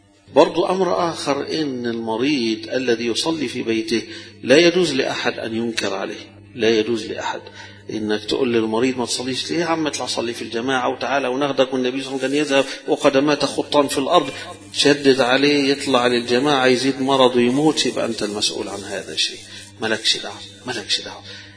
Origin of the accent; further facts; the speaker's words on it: Egypt; للأسف الشديد دي مشكلتنا احنا كمصريين كلنا دكاترة كلنا أطباء